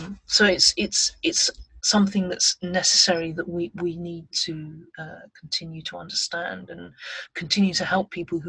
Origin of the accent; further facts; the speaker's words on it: United Kingdom; I'm a British East Asian, by British meaning that I don't speak Cantonese or Mandarin well, not very well, or hardly. English is my native language. British culture is what I was brought up in, and what I understand first and foremost.